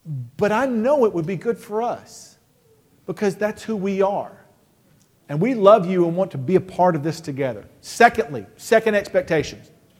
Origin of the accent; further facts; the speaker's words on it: Texas, United States; I told you I was from Texas.